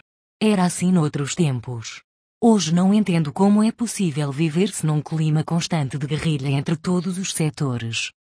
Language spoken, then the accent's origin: Portuguese; Bismula, Guarda, Portugal; quando na minha terra natal, Bismola, Sabugal, comecei a ser observador de futebol.